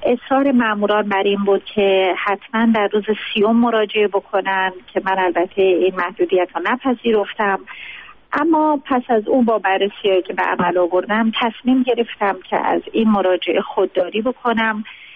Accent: Iran; چون هر دوی ما ایرانی هستیم

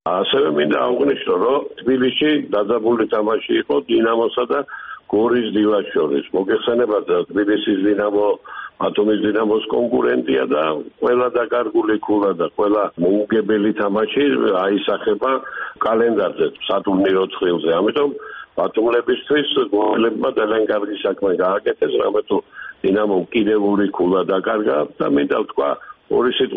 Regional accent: Batumi, Adjara, Georgia

